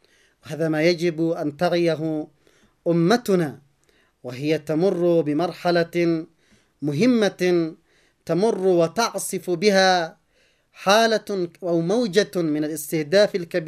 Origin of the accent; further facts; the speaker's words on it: Yemen; بلدنا اليمن وعلى شعبنا اليمني العزيز